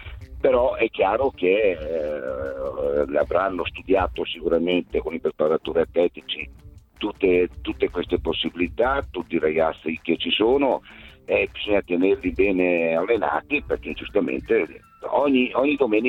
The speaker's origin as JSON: {"language": "Italian", "town": "Ferrara", "region": "Emilia-Romagna", "country": "Italy", "said": "sono di Ferrara e aveva già qualità importanti il ragazzo"}